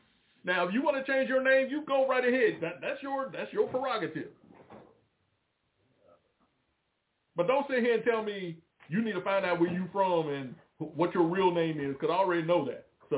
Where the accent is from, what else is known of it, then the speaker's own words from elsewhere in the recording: Roanoke, Virginia, United States; born there; I'm born on October the 16th, 1968, in a place called Roanoke, Virgini